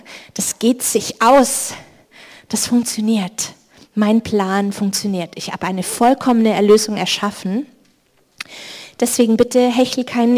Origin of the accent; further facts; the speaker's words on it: Bavaria, Germany; Ich komme aus Bayern, da redet man so.